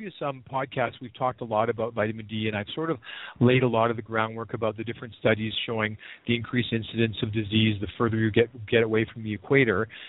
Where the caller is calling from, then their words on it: Manhattan Beach, California, United States; I mean, I'm speaking from Manhattan Beach